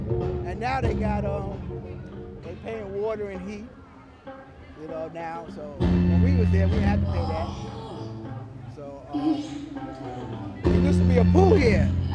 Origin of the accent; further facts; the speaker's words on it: New Jersey, United States; Well, I grew up here.